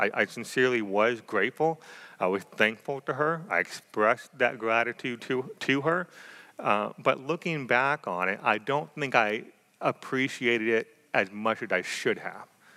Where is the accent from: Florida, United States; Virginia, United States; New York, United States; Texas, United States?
Florida, United States; Tampa; so I'm from Florida originally, and so I grew up in Tampa, Florida.